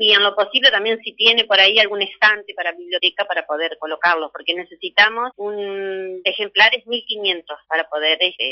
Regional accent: Basavilbaso, Entre Ríos, Argentina; porque yo soy de Basavis Basto, por eso me acuerdo cuando se inició como sacerdote.

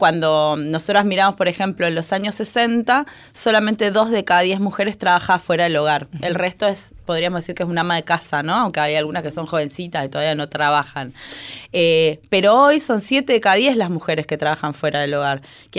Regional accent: Misiones, Argentina; moved away as an adult; now in Buenos Aires, Argentina; yo soy de Misiones, me vine a estudiar a la capital federal como muchas chicas y chicos, ¿no? A los 18 años entré en la UBA

